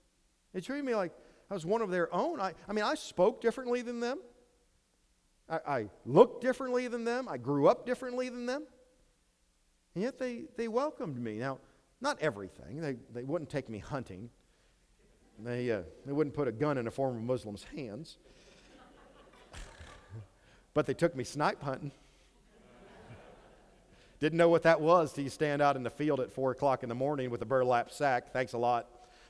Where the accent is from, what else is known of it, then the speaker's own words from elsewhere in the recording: Ohio, United States; I grew up in Ohio. That makes me an Ohio State Buckeye fan.